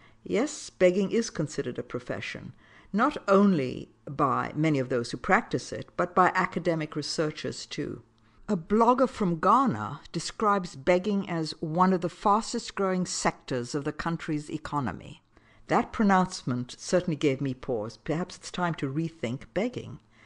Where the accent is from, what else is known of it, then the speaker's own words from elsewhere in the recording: India; Because I was born in India and spent my formative years there, begging was a normal part of my environment.